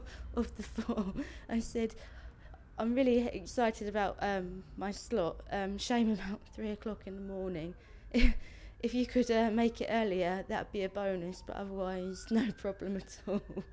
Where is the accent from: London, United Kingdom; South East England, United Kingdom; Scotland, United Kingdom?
South East England, United Kingdom; Staines; I'm from Staines, Middlesex, and I'm 23 years of age. My birthday is the 1st of September 1986.